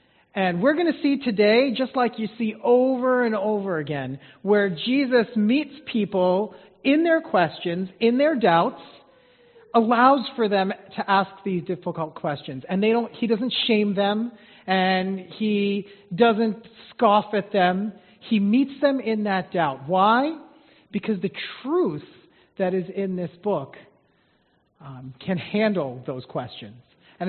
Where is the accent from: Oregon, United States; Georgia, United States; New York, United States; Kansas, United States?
New York, United States; Mineola; Like I was born here. I was born in Mineola and lived here most of my life.